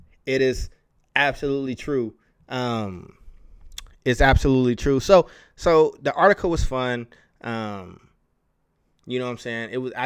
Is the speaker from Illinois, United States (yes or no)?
yes; Chicago, Illinois, United States; born there; I'm a Bears fan too, because I was born in Chicago